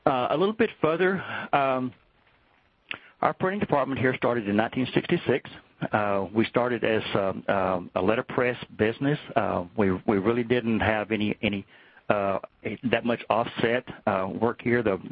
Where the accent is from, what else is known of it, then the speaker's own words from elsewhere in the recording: Kilgore, Texas, United States; I grew up in Kilgore. My dad had a family printing business that I grew up in. I was running an offset press when I was 14 years old, so I've been in this business for a while. I'm 64